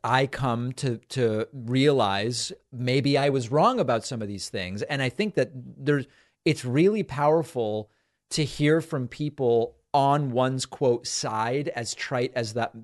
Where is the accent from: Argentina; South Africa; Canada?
Argentina; now in United States; I'm from Argentina. I've lived in the United States the vast majority of my life. I happen to be Jewish